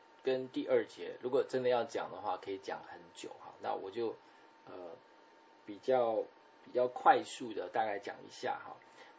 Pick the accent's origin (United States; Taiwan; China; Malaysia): China; 所以我们在我们中国人读圣经的时候呢，我们可能没有把握到一个重点。